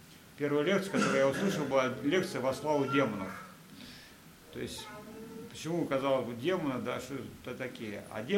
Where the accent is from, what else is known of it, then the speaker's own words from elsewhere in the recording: Moscow, Russia; Родом с Москвы.